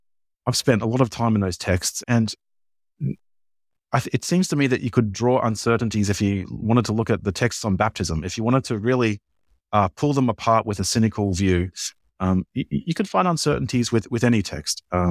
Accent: Australia; now in Wisconsin, United States; And I'm speaking here from Wisconsin

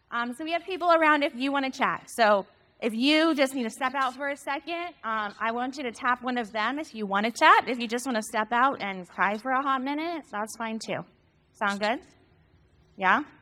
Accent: Florida, United States; I'm from Florida. There's mosquitoes everywhere.

